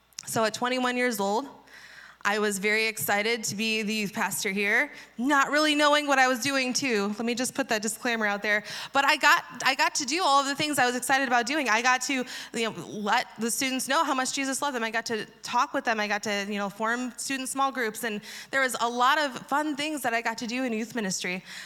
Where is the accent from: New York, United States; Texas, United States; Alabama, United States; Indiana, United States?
Indiana, United States; And I grew up in Indiana, so I went to a similar camp called Lake Placid.